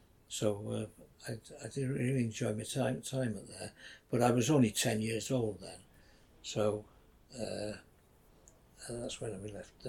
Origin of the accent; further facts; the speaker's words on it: Rhyl, Wales, United Kingdom; also born or lived in Manchester; 1935 I was born in Manchester, and lived there for a year of my life before my family decided that there was going to be too dangerous living in Manchester with the war looming, and moved to with his job. My father moved to Rhyl in North Wales.